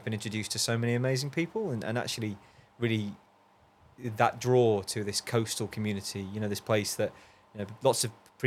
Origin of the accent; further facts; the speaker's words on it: Liverpool, North West England, United Kingdom; now in Portsmouth, United Kingdom; Actually, not that you'd be able to tell, but I'm actually a Scouser.